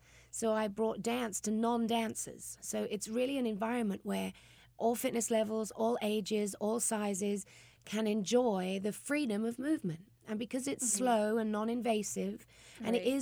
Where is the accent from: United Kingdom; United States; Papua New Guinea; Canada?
United Kingdom; London; Well, obviously, I'm British. I'm from England.